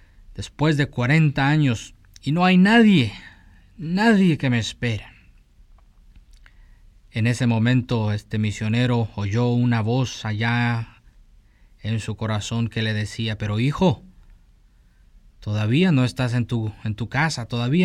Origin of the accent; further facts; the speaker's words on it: Guatemala; Este servidor, como un guatemalteco, usa pasaporte guatemalteco.